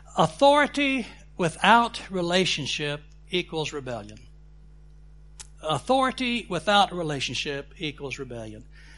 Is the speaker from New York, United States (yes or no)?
no; Texas, United States; and I'm, as a Texan, I can claim some Southern membership, okay?